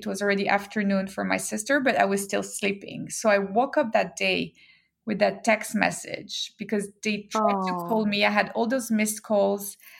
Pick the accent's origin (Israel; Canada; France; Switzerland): Switzerland; Geneva; also born or lived in London / Brazil; now in New York, United States; I grew up in Geneva, Switzerland. I've been around a lot. I lived in London for a few years. Then I lived in Brazil for 10 years. And now I've been living in New York for the past 5 years and a half.